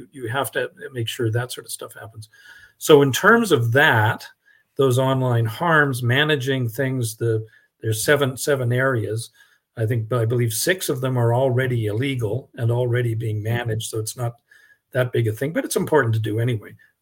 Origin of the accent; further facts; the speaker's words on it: Edmonton, Alberta, Canada; when I was a little boy growing up in Edmonton